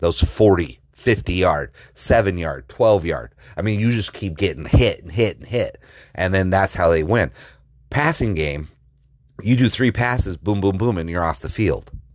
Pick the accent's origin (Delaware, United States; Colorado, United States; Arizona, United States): Colorado, United States; Growing up in Colorado and watching Nebraska just jail rape us numerous times over the years, right?